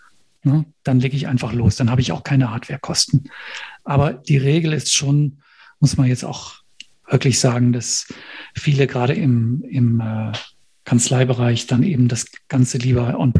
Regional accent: Rhineland, Germany; Ich bin im Rheinland groß geworden, habe auch hier studiert, nämlich Jura.

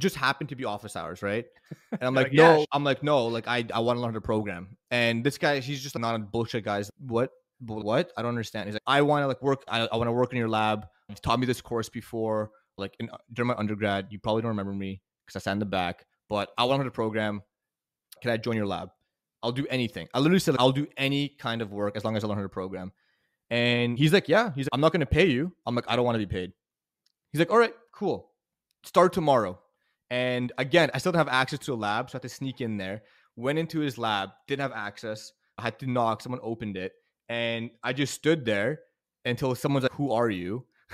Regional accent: Canada; So I have a visa, but my visa, because I'm Canadian, my visa is super easy.

